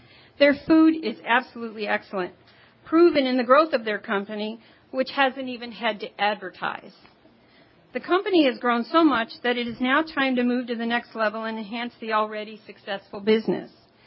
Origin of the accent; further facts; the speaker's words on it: New York City, New York, United States; moved away as an adult; When my husband Ron and I have company from my hometown in New York City, these farmers are kind enough to let our guests ride that combine and see how it works.